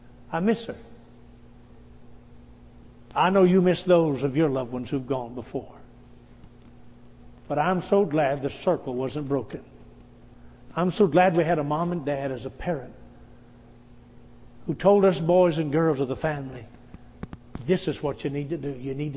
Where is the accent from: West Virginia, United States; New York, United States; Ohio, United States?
West Virginia, United States; also born or lived in Texas; I'm from West Virginia. I've been there longer than I've lived in Texas. All my family still live in Texas. I've lived longer in West Virginia. I'm a hillbilly